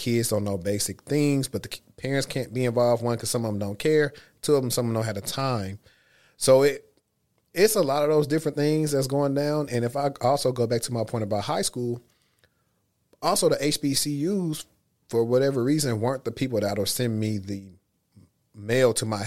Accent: Shreveport, Louisiana, United States; Yeah, I'm from Shreveport, so the only ones I really knew about were Grambling and Southern.

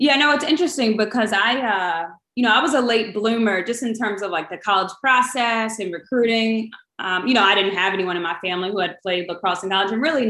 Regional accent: Baltimore, Maryland, United States; So I grew up in Baltimore, lived there my whole life.

